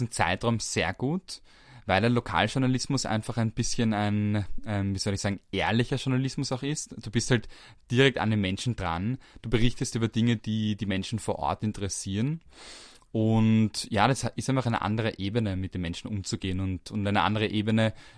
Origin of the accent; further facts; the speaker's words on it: Perchtoldsdorf, Lower Austria, Austria; Ich bin selber auch aus Niederösterreich. Ich komme aus Berchtesgadensdorf, von der anderen Seite von Niederösterreich.